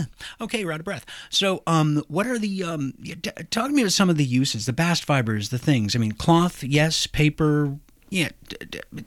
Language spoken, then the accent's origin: English; Iowa, United States; I'm from the Midwest as well, and I know for darn sure the Midwest has a great climate for growing hemp. It was a crop back in my home state of Iowa for many years